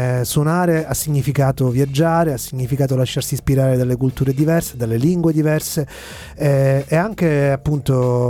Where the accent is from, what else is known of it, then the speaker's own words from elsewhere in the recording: Sicily, Italy; io sono siciliano come anche voi